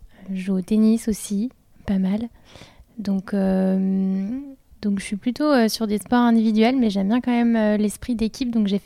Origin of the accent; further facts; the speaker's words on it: Île-de-France, France; moved away as an adult; also born or lived in England; Alors, d'où je viens, j'ai grandi en région parisienne. Je suis partie faire mes études tout de suite après mon bac en Angleterre. Donc, je suis partie pour 5 ans en Angleterre.